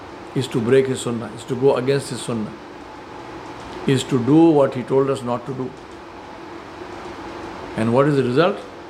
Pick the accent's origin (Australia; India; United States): India; Hyderabad, Telangana; I am from Hyderabad